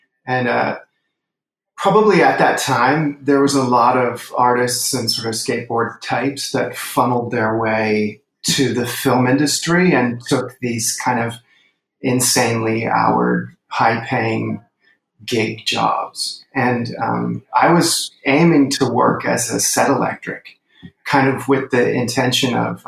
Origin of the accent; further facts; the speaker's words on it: Vancouver, British Columbia, Canada; I'm originally from Vancouver.